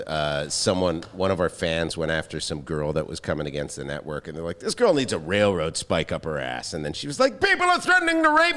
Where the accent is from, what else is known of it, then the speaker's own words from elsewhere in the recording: Canada; now in United States; I'm from Canada